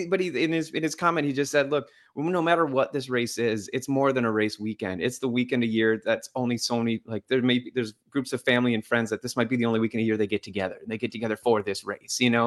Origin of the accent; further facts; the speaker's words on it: Green Bay, Wisconsin, United States; I'm from the Green Bay area, right? That area of the state's a little flat.